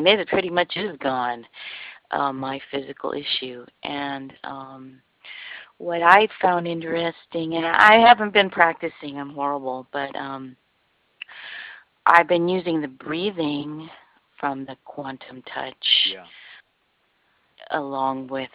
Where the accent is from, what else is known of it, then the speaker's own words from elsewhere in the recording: Hawaii, United States; you know, I'm from Hawaii, and you're talking about Ho'oponopono